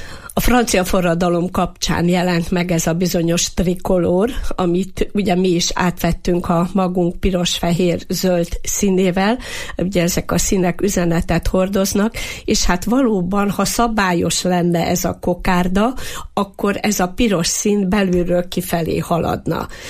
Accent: Hungary; legyünk arra büszkék, hogy magyarok vagyunk

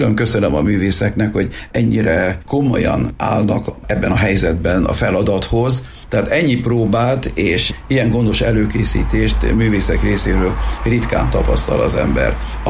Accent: Sajókazinc, Borsod-Abaúj-Zemplén, Hungary; hogy a szomszéd faluban születtem Edelénytől egy jó két nagy lépésre, Sajó Kazinci legény vagyok, ahogy egymás között beszélgetni szoktunk. Ezt ugye hozzákapcsolták ezt a falut Kazincbarcikához.

